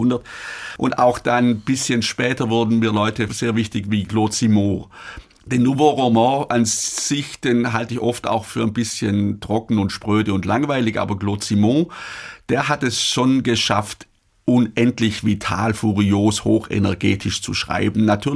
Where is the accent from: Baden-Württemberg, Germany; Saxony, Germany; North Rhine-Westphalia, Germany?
Baden-Württemberg, Germany; das darf ich gar nicht, ich bin Schwabe.